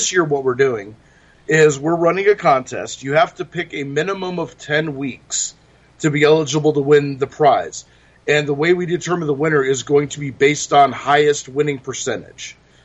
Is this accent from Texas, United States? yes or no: no; California, United States; now in Idaho, United States; I grew up in California. I live in Idaho now